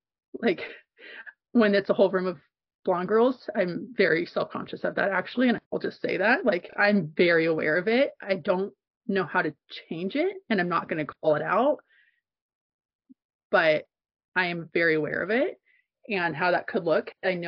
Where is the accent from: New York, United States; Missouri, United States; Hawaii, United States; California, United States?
California, United States; Rincon Valley; I grew up in Rincon Valley. I went to Maria Carrillo High School, and it's like super white, super not diverse at all.